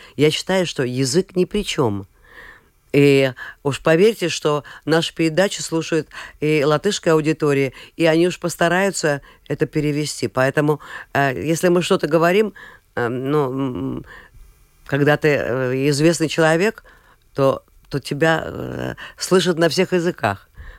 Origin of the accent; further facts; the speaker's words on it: Latvia; born there; Russian is a second language; А я себя считала, что я латвийская певица, потому что я родилась в Латвии, заканчивала латышскую школу. Я первую книжку на русском языке прочитала в 19 лет, еле-еле.